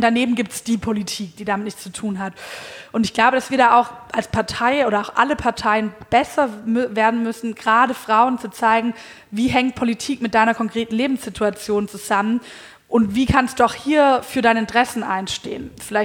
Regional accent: Baden-Württemberg, Germany; Aber wenn man dann nach Brandenburg rausgeht oder irgendwie ins schwäbische Land, wo ich herkomme, da können die Leute auch damit nichts anfangen.

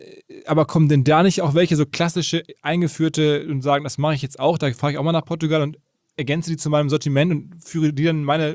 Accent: Essen, North Rhine-Westphalia, Germany; born there; in meinem Geburtsstadt in Essen.

